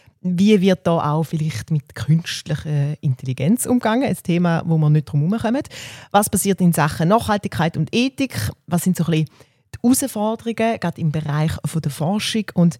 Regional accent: Thurgau, Switzerland; Ich bin in der Nähe von Kreuzlingen aufgewachsen und auch mit den Rauschprodukten aufgewachsen.

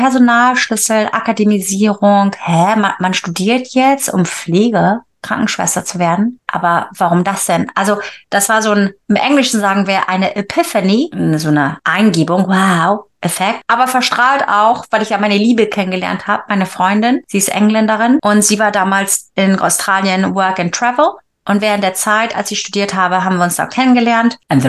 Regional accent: Wilhelmshaven, Lower Saxony, Germany; now in Bremen, Germany; komme ursprünglich aus Friesland, ja, geboren in Wilhelmshaven, aber mein Erwachsenenleben, sage ich immer, hat in Bremen angefangen.

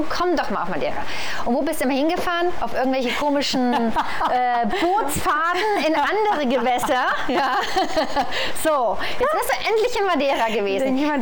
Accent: Germany; moved away as an adult; Und wir hatten ja vorhin schon gesagt, ja, wir sind Deutsche, wir sind auch hier Ausländer.

